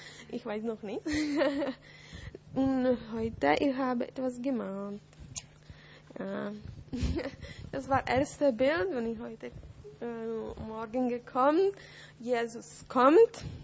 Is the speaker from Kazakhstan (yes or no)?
no; Czechia; German is a second language; now in Radebeul, Germany; Ich bin hier vielleicht dritte Mal und ich komme aus der Tschechischen Republik. So, ich grüße von unseren Nachbarn. Und ich wohne in Radebeul seit September